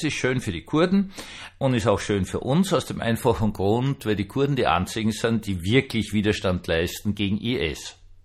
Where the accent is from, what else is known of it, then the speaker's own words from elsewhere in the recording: Austria; Also als Österreicher beschwert man sich immer gerne über die Deutschen.